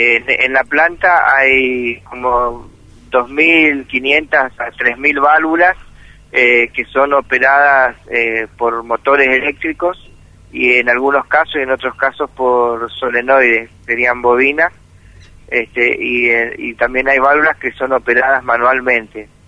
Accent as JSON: {"language": "Spanish", "town": "Puerto Piray", "region": "Misiones", "country": "Argentina", "said": "Yo soy de Puerto Piraí, sí."}